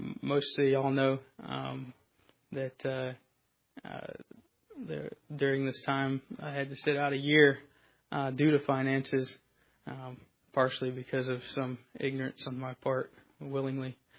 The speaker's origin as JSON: {"language": "English", "town": "Jesup", "region": "Georgia", "country": "United States", "said": "I'm from Jessup, Georgia."}